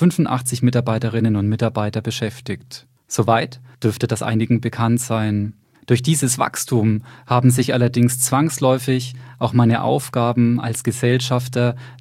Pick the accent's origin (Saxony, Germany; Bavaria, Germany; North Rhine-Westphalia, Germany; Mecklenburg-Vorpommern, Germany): Bavaria, Germany; Bamberg; born there; Ich bin 46 Jahre alt, gebürtiger Bamberger